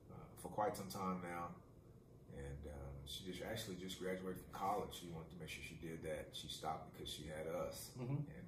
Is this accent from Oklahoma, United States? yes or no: yes; Oklahoma City, Oklahoma, United States; Yeah, I was born in Oklahoma City. Went to Millwood High School my entire life.